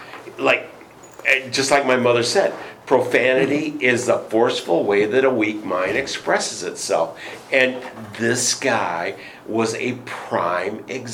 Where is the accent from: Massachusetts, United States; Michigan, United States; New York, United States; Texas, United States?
Michigan, United States; I was primarily a voice actor because I'm from Michigan and I don't have an accent.